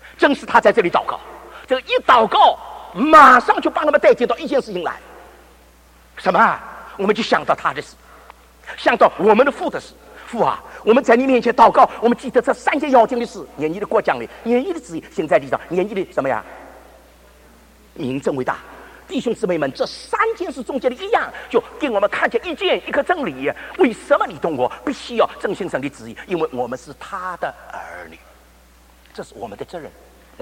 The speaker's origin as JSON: {"language": "Chinese", "region": "Shanghai", "country": "China", "accent": "Shanghai", "said": "那我这个上海口音听得懂吧？"}